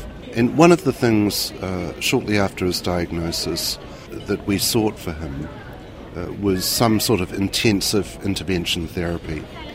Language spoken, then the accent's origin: English; New Zealand; Now, as a New Zealander, I found it challenging and disheartening